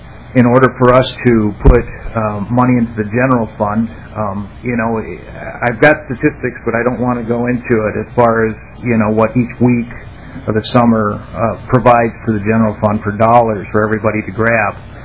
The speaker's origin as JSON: {"language": "English", "town": "Nevis", "region": "Minnesota", "country": "United States", "said": "I'm from Nevis, Minnesota. I did also travel a great distance to get here."}